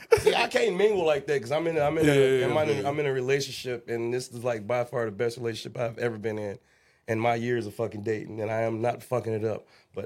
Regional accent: Detroit, Michigan, United States; I said I grew up. I'm from Brightmoor. West side of Detroit.

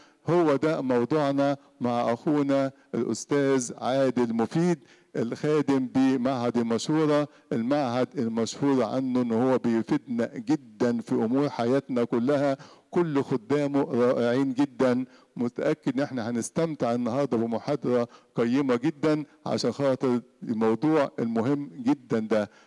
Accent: Egypt; لكن في بلدنا مصر وبلاد العربية بتصيب حوالي 120%

